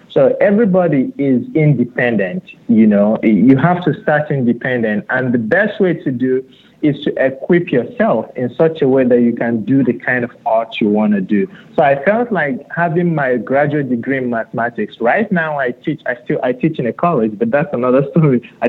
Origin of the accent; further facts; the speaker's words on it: Nigeria; moved away; But I grew up in Nigeria, and if you come from a family where the parents are a little enlightened, they want you to be college educated